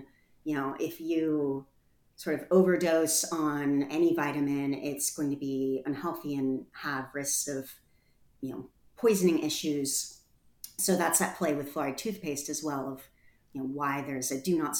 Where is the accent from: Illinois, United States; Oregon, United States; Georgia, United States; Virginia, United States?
Oregon, United States; Portland; How we got started in this is I'm from Portland, Oregon, and we are the last city in the last large city in the United States to not fluoridate our water.